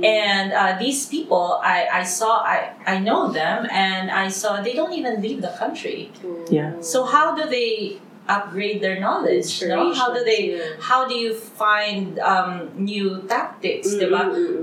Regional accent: Philippines; English is a second language; and then every time they learn that I'm Filipina, they ask me, can you help me find a VA or a virtual assistant?

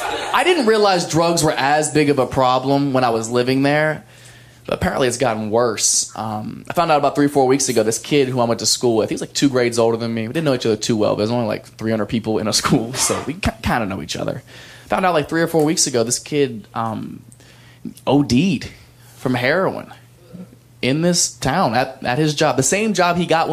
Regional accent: Ohio, United States; I'm actually from Ohio.

